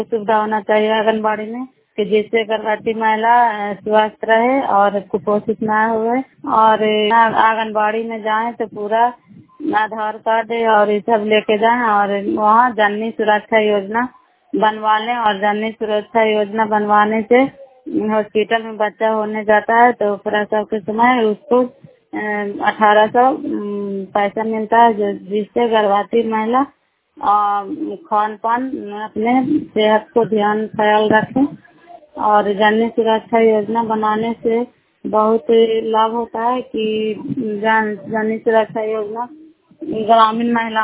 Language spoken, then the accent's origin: Hindi; Bihar, India; नालंदा जिला कराई ब्लॉक की निवासी हूँ।